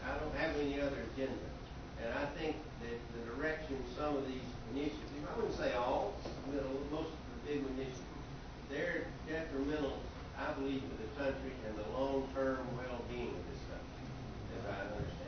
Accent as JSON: {"language": "English", "town": "Tuscaloosa", "region": "Alabama", "country": "United States", "tie": "born or raised there", "said": "I'll tell you about Tuscaloosa, my hometown."}